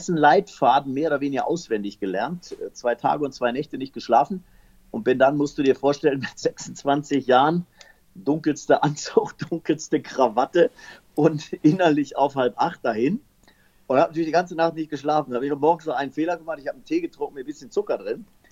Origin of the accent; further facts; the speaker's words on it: Essen, North Rhine-Westphalia, Germany; Ich bin in Essen groß geworden, in Essen-Werden, in einer Bergarbeitersiedlung.